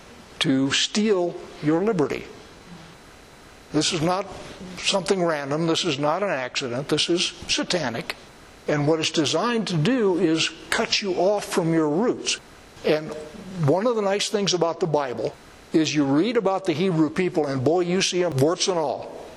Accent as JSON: {"language": "English", "country": "United States", "tie": "born there", "said": "I was born in the United States, which means I'm an American."}